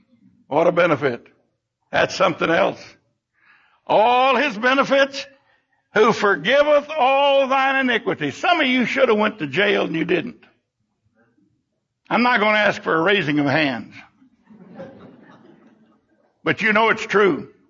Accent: Bible Belt, United States; born there; I thank God I was born in a Christian nation. I thank God I was born in the Bible Belt.

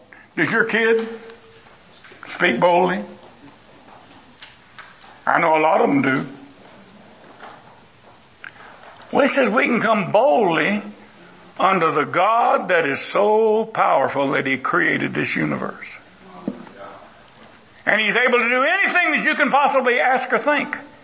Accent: Texas, United States; born there; I was born in Texas on a farm. I was born in a house. Not even born in a hospital.

